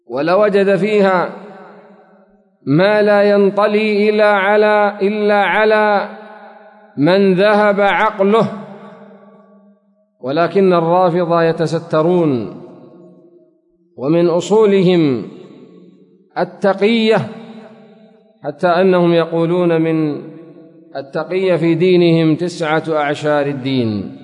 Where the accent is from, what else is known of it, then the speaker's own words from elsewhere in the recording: Yemen; والذين عندنا في اليمن ليسوا كرافضة العراق ولا كرافضة إيران